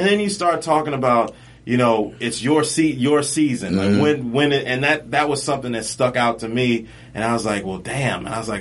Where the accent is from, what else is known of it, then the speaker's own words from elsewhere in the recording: Maryland, United States; Because I'm originally from Maryland